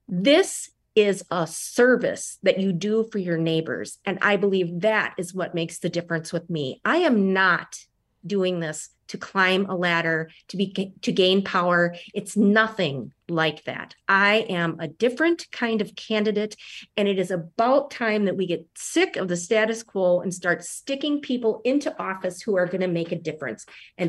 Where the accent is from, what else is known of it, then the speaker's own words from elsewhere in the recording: Gays Mills, Wisconsin, United States; I'm from Gays Mills. I live in Gays Mills. I'm going to die in Gays Mills.